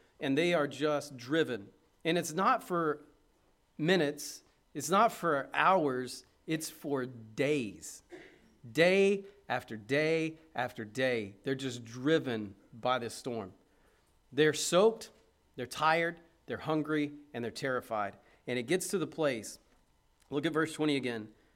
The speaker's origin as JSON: {"language": "English", "region": "Oklahoma", "country": "United States", "said": "I'm from Oklahoma. I don't know much about nor'easters"}